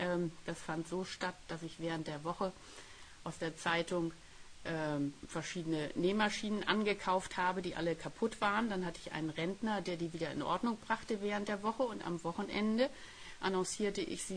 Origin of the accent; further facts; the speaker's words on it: Hamburg, Germany; Ich bin in Hamburg aufgewachsen, habe dort Abitur gemacht